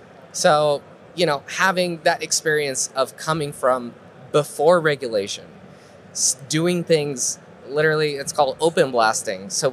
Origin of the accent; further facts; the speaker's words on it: Mexico; And I grew up in Mexico.